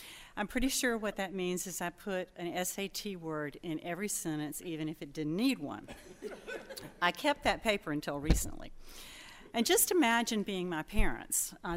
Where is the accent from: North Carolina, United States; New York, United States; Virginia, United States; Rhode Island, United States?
North Carolina, United States; Wilmington; The other side was trying to work on racial tensions in my hometown of Wilmington and trying to understand the Vietnam War.